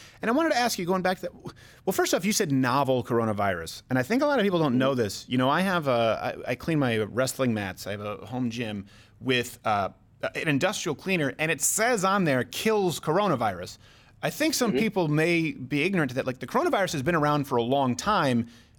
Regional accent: Canada; You know, I was from Canada.

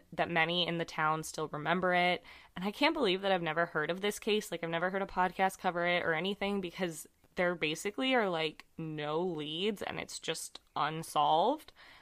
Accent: United States; this helped me picture it because I'm American and dumb

